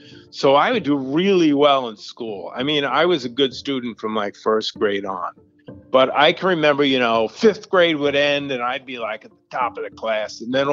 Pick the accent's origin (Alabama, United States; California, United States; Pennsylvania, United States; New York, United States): New York, United States; Long Island; I grew up in Long Island, in suburbia.